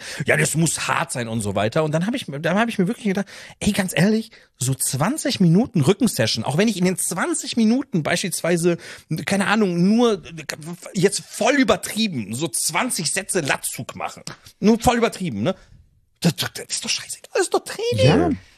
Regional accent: Offenbach, Hesse, Germany; Ich bin in Offenbach aufgewachsen

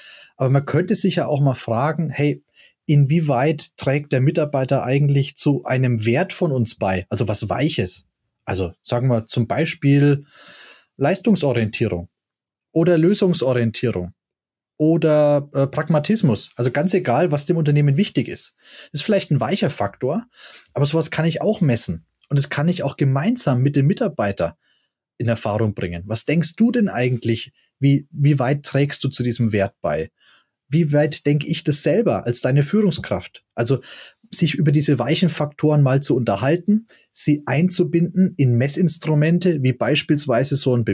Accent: Bavaria, Germany; Übrigens aus Franken, meiner Heimat.

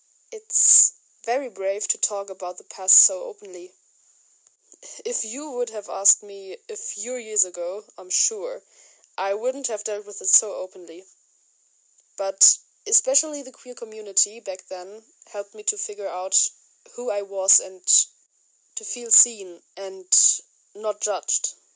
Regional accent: Arkansas, United States; 58 years old now. I grew up in Arkansas, in a transphobic family.

